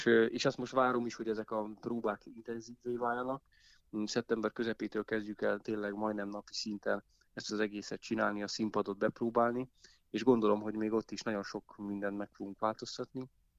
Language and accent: Hungarian; Dunaújváros, Fejér, Hungary; nekem is a gyerekkoromban Dunajvárosban ez a Melba kocka, meg Párizsi kocka